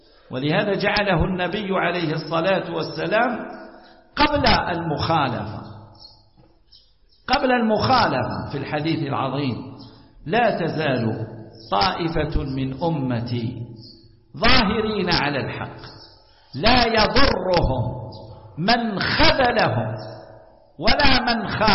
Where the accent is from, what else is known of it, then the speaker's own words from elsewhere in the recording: Algeria; احنا عندنا في الجزائر